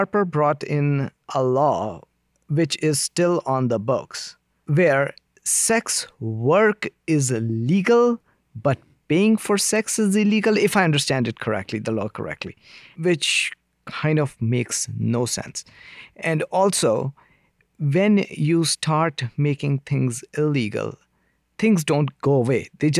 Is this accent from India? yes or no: yes; India; I come from India.